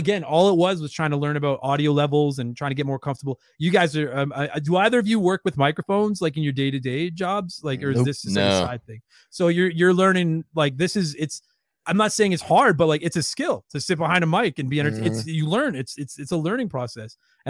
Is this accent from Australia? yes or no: no; Canada; I'm proud Canadian.